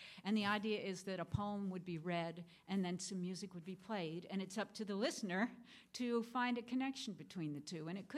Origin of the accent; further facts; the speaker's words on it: Vermont, United States; I'm from Vermont. I live in a tiny town called Braintree, Vermont, with 800 people and many, many cows. And I live on a dairy farm